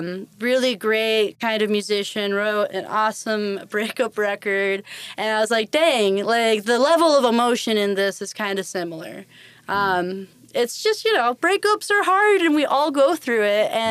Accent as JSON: {"language": "English", "region": "Michigan", "country": "United States", "said": "We're from Michigan. We're blessed with a lot of badass musicians."}